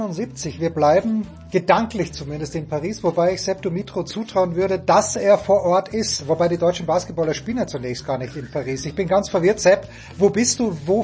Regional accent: Austria; Ich bin Österreicher

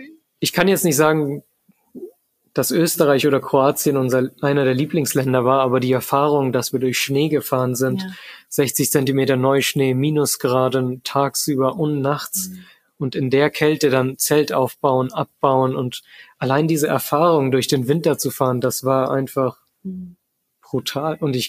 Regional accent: Germany; Ich so, ich bin Deutscher.

